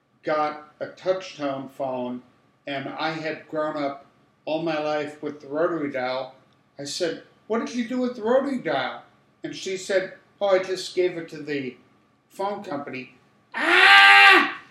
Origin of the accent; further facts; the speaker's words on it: Stowe, Ohio, United States; Well, I grew up in Stowe, which is not that far from Hartville.